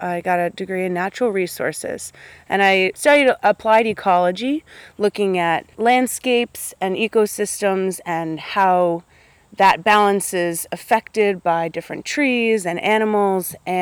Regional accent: Greenville, New York, United States; I grew up in Greenville, New York.

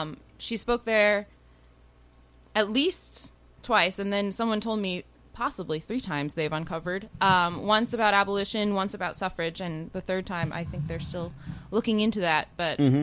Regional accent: Germantown, New York, United States; I'm from Germantown. I live in the city, but I am from Germantown. I will remind people all the time. Very proud to be from Germantown.

